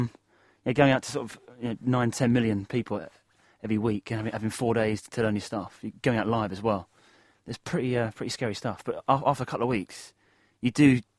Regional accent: East of England, United Kingdom; it was the first show that I saw as a kid. I was like 10 years old at the Cliffs Pavilion, my hometown.

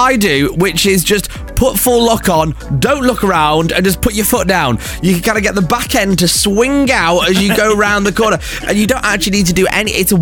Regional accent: Preston, North West England, United Kingdom; Anyway, I'm from Preston, and the most Preston thing happened ever.

